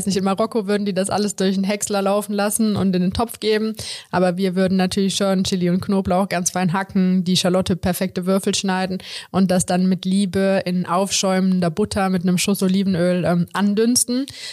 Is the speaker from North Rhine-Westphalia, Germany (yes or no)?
yes; Overath, North Rhine-Westphalia, Germany; Wir wohnen in Overath oder ich bin in Overath groß geworden, das ist ungefähr 25 Kilometer von hier. Und natürlich, ich bin schon in Köln zur Schule gegangen und habe halt mein Leben hier verbracht, also das ist mein Zuhause.